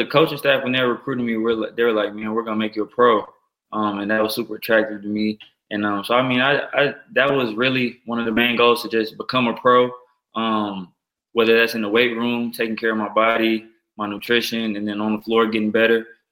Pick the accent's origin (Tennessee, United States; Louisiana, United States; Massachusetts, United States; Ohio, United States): Tennessee, United States; Nashville; Like you said, I'm from Nashville, Tennessee, so my family, they'd be able to make every game, which they did.